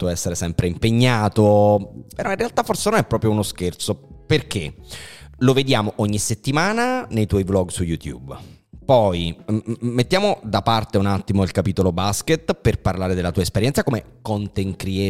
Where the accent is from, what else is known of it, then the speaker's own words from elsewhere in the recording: Naples, Campania, Italy; E sono napoletano, sono nato a Napoli